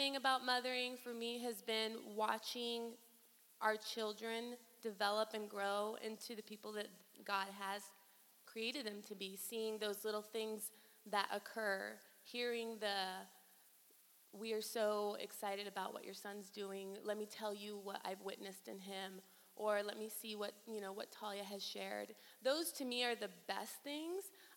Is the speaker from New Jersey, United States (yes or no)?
yes; New Jersey, United States; So, let's see, I'm from Jersey, Puerto Rican.